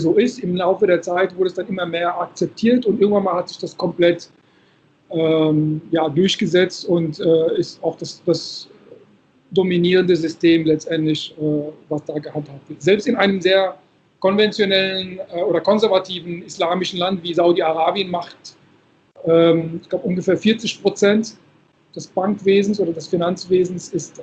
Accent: Morocco; wie jetzt Marokko, wo ich herkomme

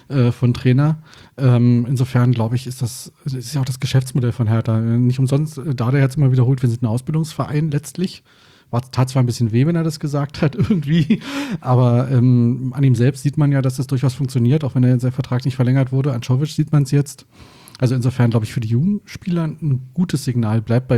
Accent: Brandenburg an der Havel, Brandenburg, Germany; born there; nicht aus Hessen, bin beruflich hergewechselt, wie wahrscheinlich so viele, die hier leben, wie du übrigens auch. Und komme ursprünglich, also geboren bin ich in der Stadt Brandenburg.

